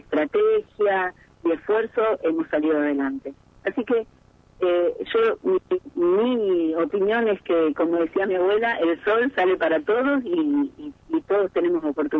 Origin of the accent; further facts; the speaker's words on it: Pergamino, Buenos Aires Province, Argentina; de ponerle la fuerza que siempre le ponemos como pergaminenses, como argentinos, para salir adelante.